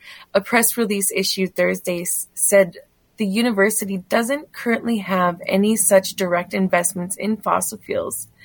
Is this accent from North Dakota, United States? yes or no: yes; North Dakota, United States; I am the Black Bear the Black Bear Clan, and I am from the Turtle Mountain Band of Chippewa.